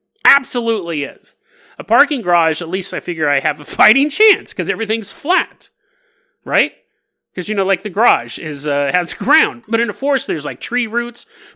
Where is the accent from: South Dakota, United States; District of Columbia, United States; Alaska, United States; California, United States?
California, United States; Sacramento; I grew up in Sacramento, so I mean